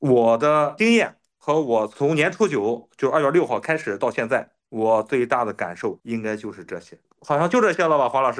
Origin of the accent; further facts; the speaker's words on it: Shandong, China; 我是山东人，我也喜欢吃辣，我从小就开始吃辣，